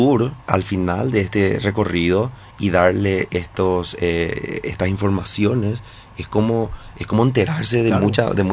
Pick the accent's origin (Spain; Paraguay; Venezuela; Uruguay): Paraguay; now in Dublin, Ireland; Y tenemos también, como paraguayos, nosotros sentimos así un compromiso.